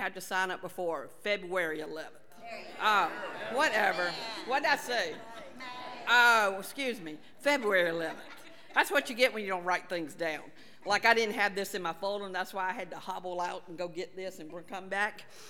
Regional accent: South Carolina, United States; Y'all know I'm from South Carolina. I can't talk.

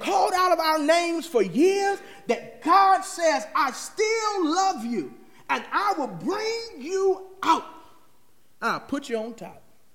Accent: Gastonia, North Carolina, United States; In my hometown, Gastonia, North Carolina, my father called me and my aunt called me.

